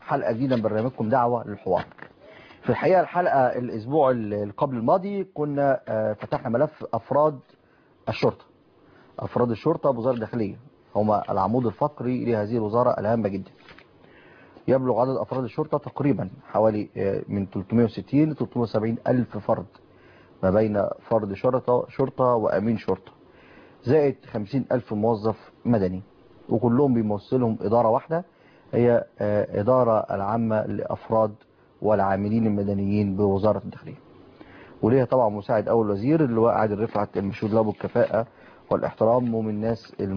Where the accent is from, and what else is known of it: Egypt